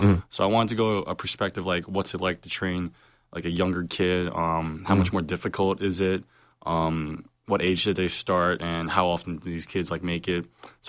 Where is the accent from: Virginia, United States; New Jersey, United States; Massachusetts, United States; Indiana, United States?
New Jersey, United States; Manalapan; So I'm from Manalapan, New Jersey. The armpit of America is what they call it.